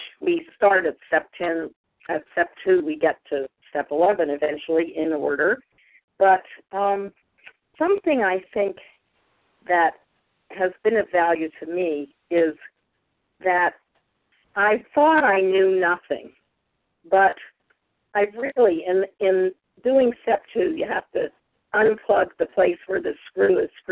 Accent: Pennsylvania, United States; Okay, I'm from Pennsylvania.

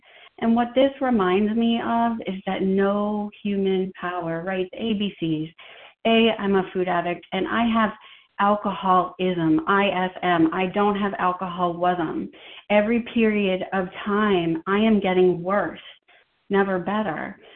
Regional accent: Wellesley, Massachusetts, United States; I grew up in Wellesley, Massachusetts, which if you don't know, is a very affluent town

